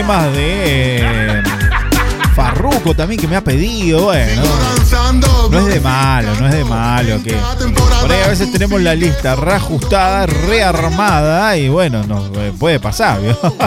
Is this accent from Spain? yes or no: no; Santa Fe, Argentina; now in Córdoba, Argentina; Y ahí es donde vuelvo a decir, no, soy de provincia de Santa Fe, amigo. Soy santafesino.